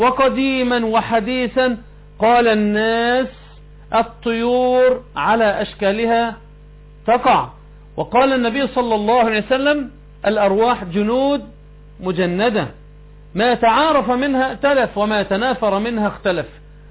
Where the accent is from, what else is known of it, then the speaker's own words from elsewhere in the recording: Egypt; احنا مش فراعنة، احنا مصريين، احنا مسلمين.